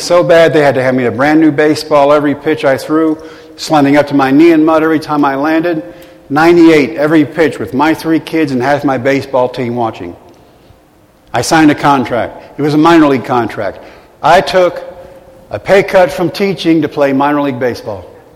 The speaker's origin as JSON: {"language": "English", "region": "Texas", "country": "United States", "tie": "born or raised there", "said": "They send me to my home state. I'm back in Texas for the first time in 3 months."}